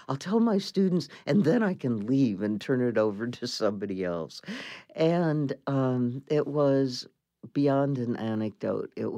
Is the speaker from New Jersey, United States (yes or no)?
no; Aberdeen, South Dakota, United States; I grew up in Aberdeen, South Dakota.